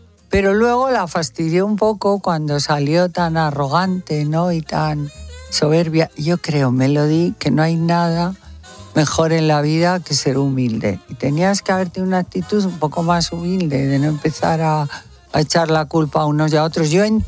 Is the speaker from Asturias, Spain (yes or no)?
yes; Asturias, Spain; como asturiana que llevo Asturias por todo el mundo y tengo mi casa en Llanes y adoro Asturias